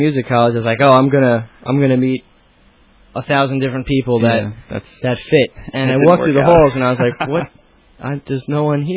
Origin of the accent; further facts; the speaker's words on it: Bellmore, New York, United States; I was born in Belmore. I still live there. I'm finally moving away from good old Belmore. I'm going to Island Park to get back to the beach.